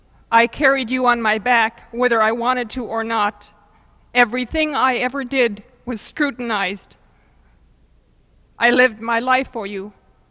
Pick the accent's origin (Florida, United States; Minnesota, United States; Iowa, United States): Florida, United States; now in Alaska, United States; I grew up in South Florida. It's not Alaska.